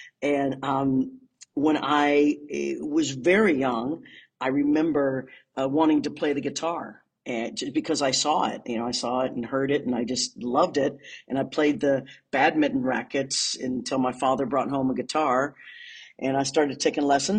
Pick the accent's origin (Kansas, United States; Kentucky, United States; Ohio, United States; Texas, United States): Kansas, United States; Leavenworth; born there; I was born in Leavenworth, Kansas in 1961.